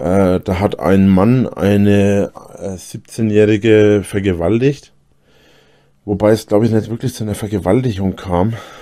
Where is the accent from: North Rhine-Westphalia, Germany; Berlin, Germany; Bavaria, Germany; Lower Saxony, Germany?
Bavaria, Germany; Das sagt man bei uns in Franken oft.